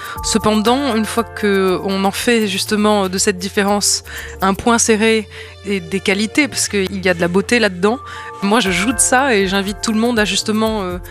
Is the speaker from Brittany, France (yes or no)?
no; Nice, Provence-Alpes-Côte d'Azur, France; parce que je viens de Nice